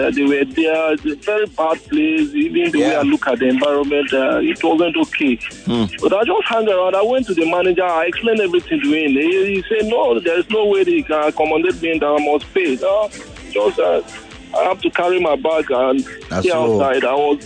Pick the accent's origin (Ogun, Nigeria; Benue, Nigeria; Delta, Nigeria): Benue, Nigeria; I'm from Benue State.